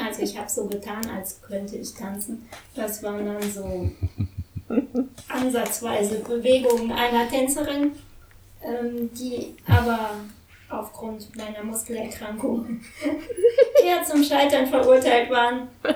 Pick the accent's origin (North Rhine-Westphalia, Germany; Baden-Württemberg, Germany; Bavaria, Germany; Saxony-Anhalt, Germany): North Rhine-Westphalia, Germany; Dortmund; also born or lived in Cologne; ich bin eigentlich in Dortmund geboren und aufgewachsen, bis ich 10 Jahre alt war.